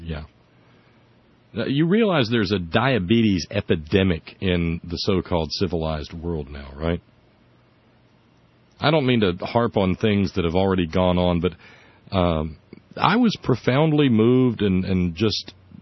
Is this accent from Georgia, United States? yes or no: no; New Jersey, United States; Jersey? Yeah, you from Jersey? I'm from Jersey.